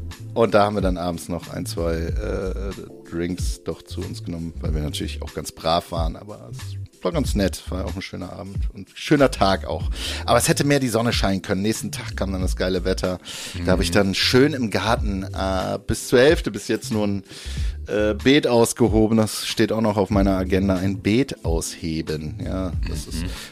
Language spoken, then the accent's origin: German; East Germany, Germany; born there; Meine halbe Familie lebt noch im Osten. Ich bin gebürtiger Ossi.